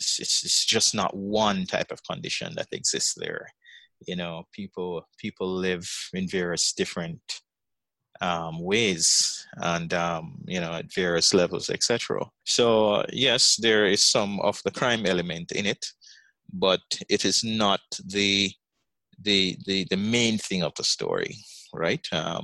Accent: Jamaica; as a Jamaican, I may not be able to enter, but foreigners can.

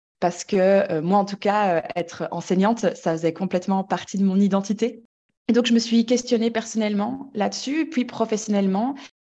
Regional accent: Belgium; Je suis belge et dans mon histoire, ça compte.

